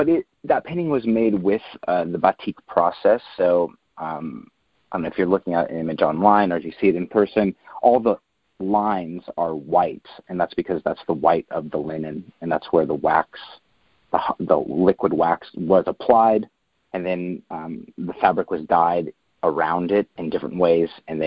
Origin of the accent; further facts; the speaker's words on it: California, United States; So I grew up in Southern California as just a normal suburban middle-class kid.